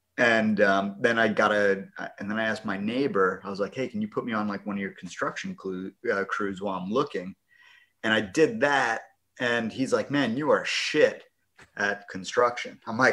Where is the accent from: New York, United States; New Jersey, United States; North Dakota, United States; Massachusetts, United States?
New York, United States; Bohemia; So I'm a T-Bird, which is like Oakdale, Bohemia, and Ronkonkoma, and like a little bit of Sayville. But yeah, I'm from Bohemia originally. So south of Vets Highway, north of Sunrise.